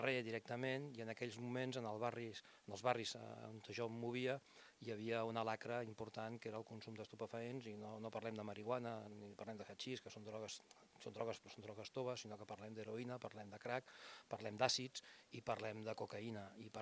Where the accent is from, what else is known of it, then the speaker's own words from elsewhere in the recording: Premià de Dalt, Catalonia, Spain; jo soc de Premià de Dalt, i el Maresme i les contrades del Maresme